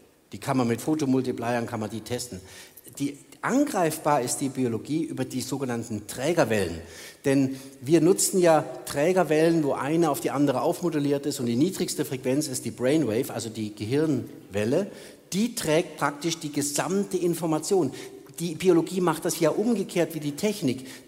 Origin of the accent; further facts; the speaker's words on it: Germany; Also ja, gut, ich bin ja auch Deutscher.